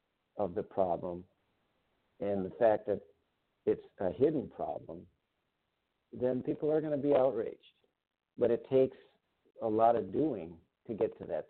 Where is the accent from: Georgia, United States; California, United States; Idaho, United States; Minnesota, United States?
Minnesota, United States; since I'm a Minnesotan and aware of our 10,000 lake